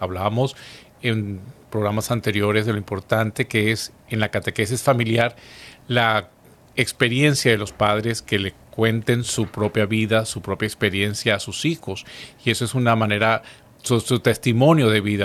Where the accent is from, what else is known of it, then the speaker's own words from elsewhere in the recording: Caracas, Capital District, Venezuela; Yo recuerdo siendo pues ya adulto joven en Caracas, en Venezuela, de donde soy natural